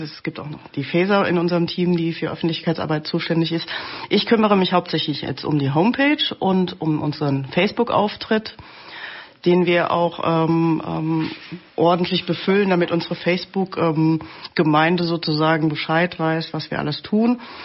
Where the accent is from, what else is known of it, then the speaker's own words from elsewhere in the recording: Frankfurt, Hesse, Germany; natürlich als Frankfurter